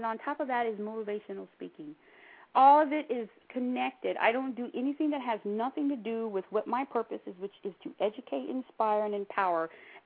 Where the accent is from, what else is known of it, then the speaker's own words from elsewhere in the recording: Stockton, California, United States; I never thought growing up in Stockton, California, in a drug-infested neighborhood surrounded by gangs and a lot of depression and hardship